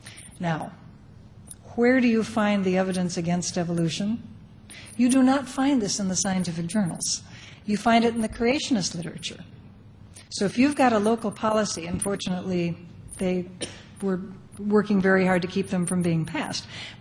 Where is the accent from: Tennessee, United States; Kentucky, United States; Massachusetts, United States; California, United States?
California, United States; I come from California.